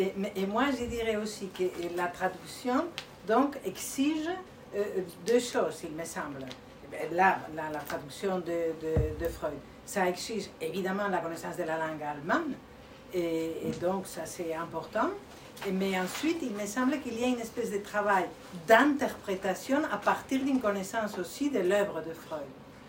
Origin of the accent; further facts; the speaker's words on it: Spain; J'ai dit ça, par exemple, en tant qu'Espagnol